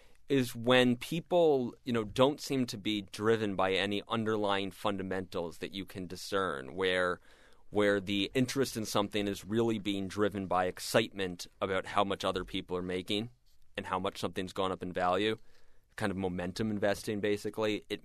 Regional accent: Cape Cod, Massachusetts, United States; I grew up on Cape Cod, Massachusetts, and I remember going to this Dick and Ellie's flea market

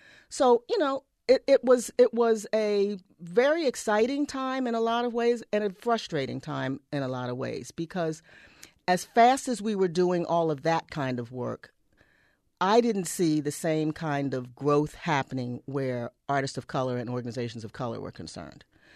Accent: East Coast, United States; I come from the East Coast and had, you know, a whole lot of activity, of arts activity going on.

